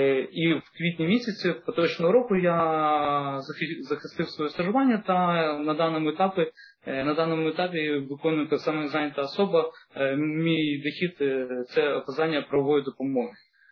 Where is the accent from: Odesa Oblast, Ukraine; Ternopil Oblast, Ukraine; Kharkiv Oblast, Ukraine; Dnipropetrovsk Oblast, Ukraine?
Odesa Oblast, Ukraine; Odesa; як одесита, який небайдуже моя держава, моє рідне місто, герой Одеса, в якому я проживаю, в якому я працював багато років.